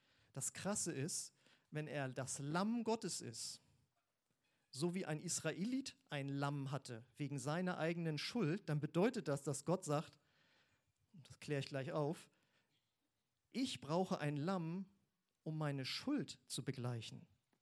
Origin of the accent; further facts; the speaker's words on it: Husum, Schleswig-Holstein, Germany; Ich komme ja aus Husum an der Nordsee und da haben wir viele Deiche